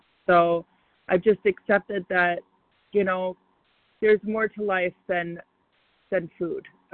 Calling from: Chicago, Illinois, United States; I'm from Chicago.

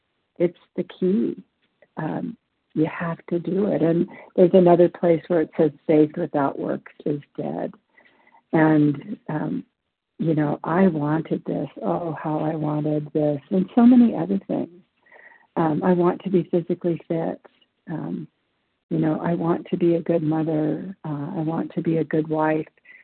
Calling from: Nevada, United States; in Nevada.

